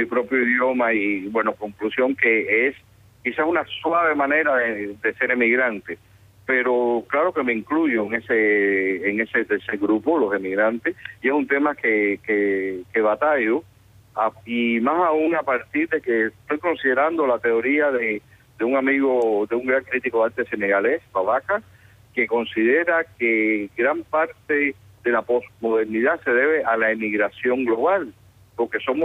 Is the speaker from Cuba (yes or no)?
yes; Cuba; born there; gente norteamericana, como mi abuelo y toda la familia paterna, que emigraron de Estados Unidos hacia Cuba. Yo nací en Cuba porque ellos emigraron buscando un país mejor. A principios del siglo, en 1918, emigraron para Cuba.